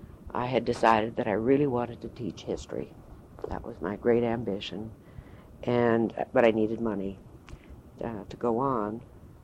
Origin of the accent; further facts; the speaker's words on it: Juneau, Alaska, United States; I was raised in Juneau. All of my elementary education was in Juneau. Graduated from Juneau High School, 1943.